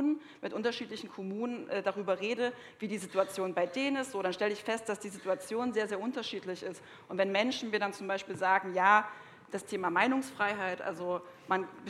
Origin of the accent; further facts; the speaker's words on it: Saxony, Germany; Ich bin Regionaljournalistin seit 2 Jahren. Ich komme aus Sachsen. Ich komme selber aus einem kleinen Dorf.